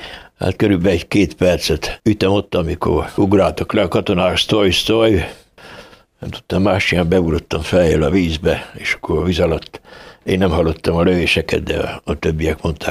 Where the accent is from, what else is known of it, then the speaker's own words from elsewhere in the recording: Tiszaszentmárton, Szabolcs-Szatmár-Bereg, Hungary; now in Kiskunhalas, Hungary; Tisza Szent Mártonba születtem. A Tisza 1 kilométerre volt a lakásunktól, úgyhogy az udvarról rá lehetett látni a Tiszára.